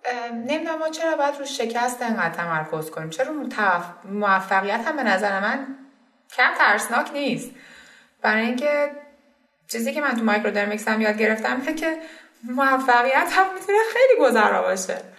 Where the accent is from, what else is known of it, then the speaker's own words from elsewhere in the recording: Iran; به خصوص ما آدمایی که خیلی شاید تو ایران بزرگ شدیم